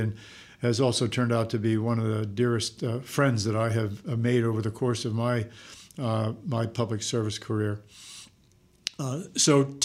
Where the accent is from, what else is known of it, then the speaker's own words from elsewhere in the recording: Pennsylvania, United States; I'm also from Pennsylvania.